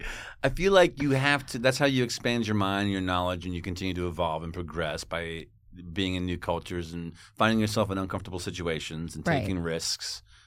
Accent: Albuquerque, New Mexico, United States; In Albuquerque, New Mexico.

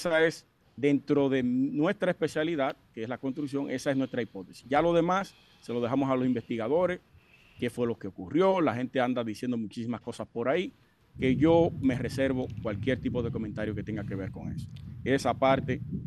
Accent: Sosúa, Puerto Plata, Dominican Republic; aquí en nuestra zona, en mi pueblo, Sosúa.

